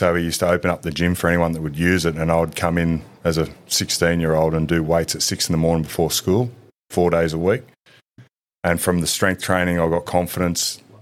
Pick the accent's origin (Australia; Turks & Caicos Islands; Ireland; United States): Australia; Sutherland, New South Wales; I grew up in Sydney in Sutherland. I was born at Cogra.